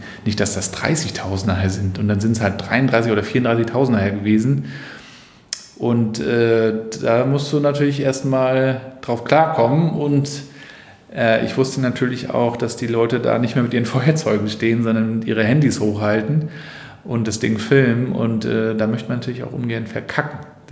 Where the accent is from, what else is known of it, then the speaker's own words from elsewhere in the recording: Rostock, Mecklenburg-Vorpommern, Germany; so als Rostocker